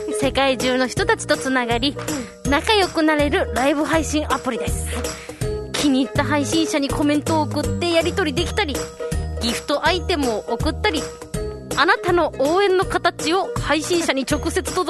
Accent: Fukuoka, Japan; 生まれも育ちも福岡県福岡市でございまして、生粋の

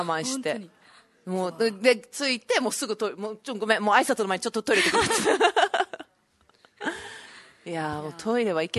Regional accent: Hokkaido, Japan; 一つ挙げるとしたら地元北海道の皆さんの笑顔を写真に撮るロケで

